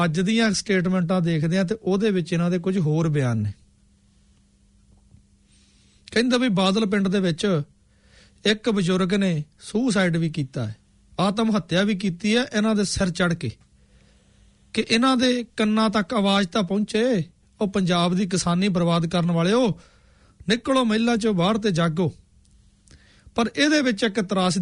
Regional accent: Punjab, India; born there

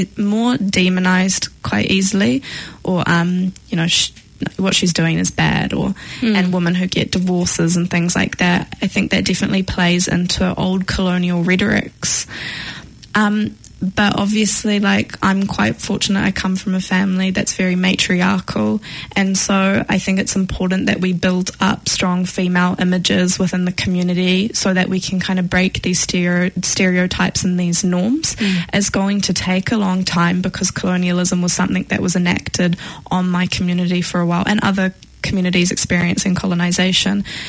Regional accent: Fiji; also born or lived in Auckland, New Zealand; So I was born in Auckland, then I was brought back to Fiji, and then we moved again when I was, I think, around like 6 or 7.

